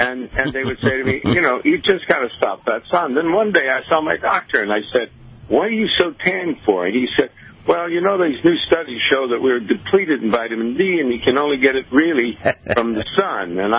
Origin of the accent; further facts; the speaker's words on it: Florida, United States; and I'm from Florida, and I'm resident.